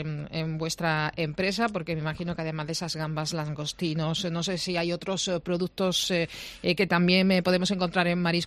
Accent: Huelva, Andalusia, Spain; pero él es choquero, como yo, que también soy muy choquera, de la Isla Chica

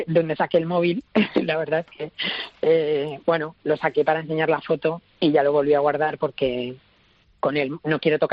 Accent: Extremadura, Spain; moved away; pues si yo soy de Extremadura, hijo, pero ¿cuánto llevas aquí? Pues yo llevo 20 años

